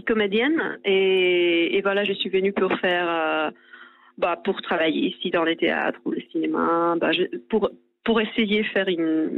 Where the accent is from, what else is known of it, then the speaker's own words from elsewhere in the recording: Madrid, Community of Madrid, Spain; French is a second language; now in Paris, France; j'étudie dans une école française à Madrid quand j'étais adolescent.